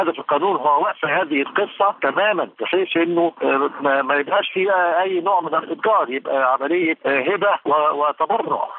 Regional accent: Egypt; انه احنا كان عندنا في مصر في وقت من الاوقات

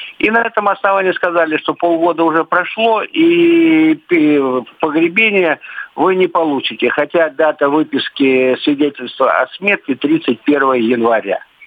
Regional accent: Rostov-on-Don, Rostov Oblast, Russia; я из Ростова.

